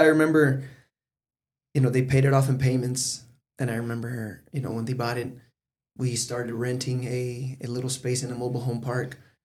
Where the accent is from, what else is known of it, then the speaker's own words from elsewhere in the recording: Omaha, Nebraska, United States; I pretty much, you can say I grew up here in the Midwest. We got here to Nebraska when I was about six, seven years old.